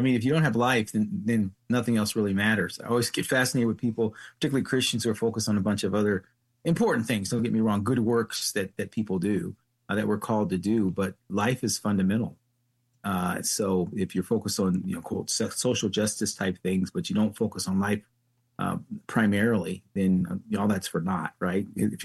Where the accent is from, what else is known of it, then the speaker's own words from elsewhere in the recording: Toledo, Ohio, United States; now in Frederick, United States; Well, I grew up in Toledo, Ohio.